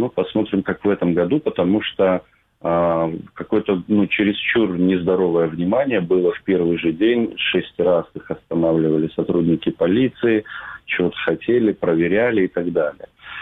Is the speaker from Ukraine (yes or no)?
yes; Crimea, Ukraine; Мы же стараемся провести эти мероприятия именно наоборот, с другим акцентом, что мы есть крымские татары, свободные люди